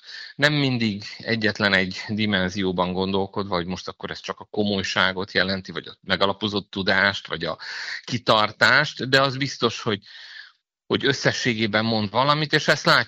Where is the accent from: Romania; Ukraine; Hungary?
Romania